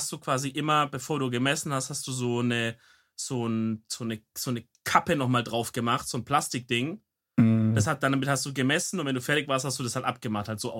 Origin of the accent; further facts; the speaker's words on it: Swabia, Germany; Also gerade als Schwabe würde man sagen, dafür habe ich bezahlt, das schaue ich mir an.